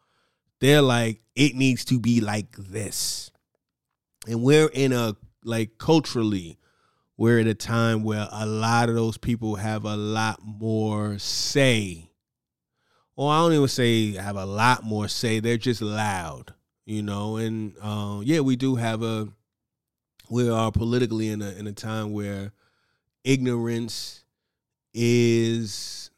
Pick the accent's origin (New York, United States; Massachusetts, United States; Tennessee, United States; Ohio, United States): New York, United States; I'm not one of these people that's upset. I'm from New York.